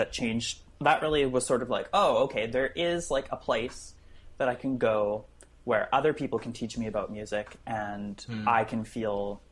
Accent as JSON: {"language": "English", "town": "Saskatoon", "region": "Saskatchewan", "country": "Canada", "tie": "born or raised there", "said": "I grew up in Saskatchewan, which is in Saskatoon"}